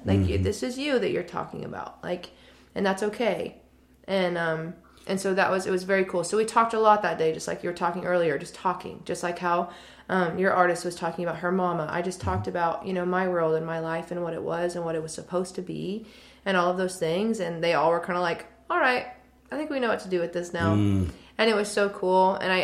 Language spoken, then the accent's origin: English; Oklahoma, United States; I would say it this way because I'm from Oklahoma.